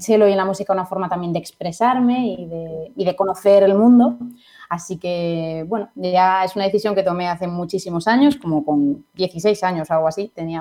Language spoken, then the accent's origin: Spanish; Avilés, Asturias, Spain; yo nací en el norte de España, en una región llamada Asturias, mi ciudad es Avilés, y toco este instrumento, el chelo, desde los 10 años aproximadamente.